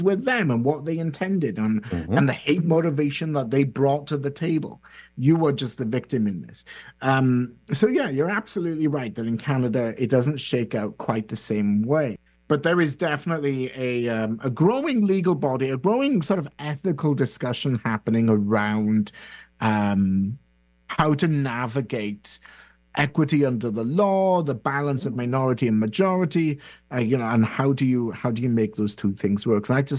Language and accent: English; Wales, United Kingdom; As a Welshman, I'm not going to comment on this sheep's beauty anymore.